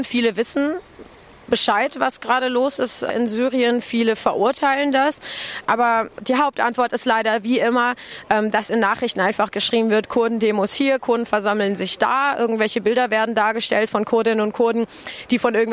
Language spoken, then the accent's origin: German; Iraq; ich bin selber Kurdin aus dem Irak.